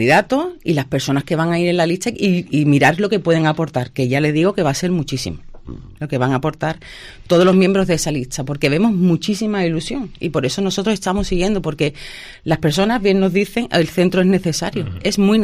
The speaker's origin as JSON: {"language": "Spanish", "town": "Jerez de la Frontera", "region": "Andalusia", "country": "Spain", "said": "soy concejal, jerezana, y sabiendo lo que le duele a Jerez."}